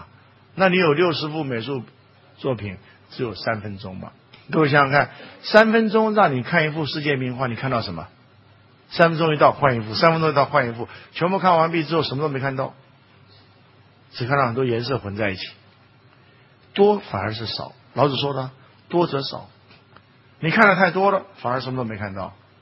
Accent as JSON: {"language": "Chinese", "country": "China", "said": "我们中国人可以念得更多"}